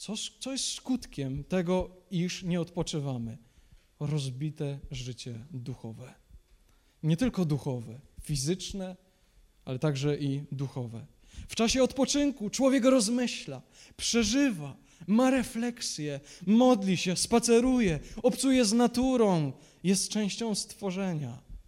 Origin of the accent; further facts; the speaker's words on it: Silesian Voivodeship, Poland; u nas na Śląsku się takich domów nie buduje.